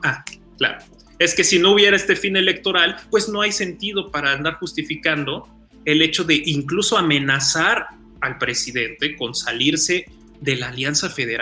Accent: Nuevo León, Mexico; Y nosotros, como somos regios, pues vamos a formar nuestra propia república.

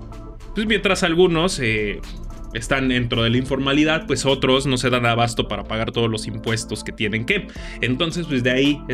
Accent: Mexico; quiénes somos como mexicanos

